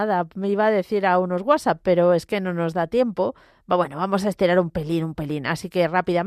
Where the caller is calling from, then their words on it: Toledo, Castilla-La Mancha, Spain; de Toledo.